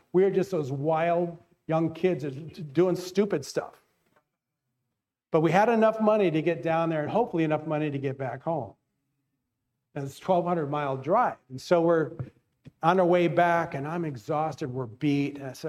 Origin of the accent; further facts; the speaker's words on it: East Coast, United States; When I was a little kid, my dad was a pastor, and we grew up in the East Coast.